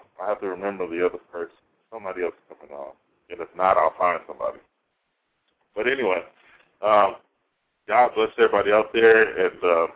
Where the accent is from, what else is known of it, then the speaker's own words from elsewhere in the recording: Michigan, United States; MA with Western Michigan in philosophy, which I'm from Michigan as well.